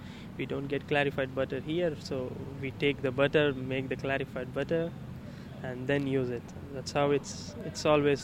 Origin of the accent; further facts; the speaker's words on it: India; now in Haiti; whenever I say I'm an Indian, they say, wow, you guys are the one to come here first.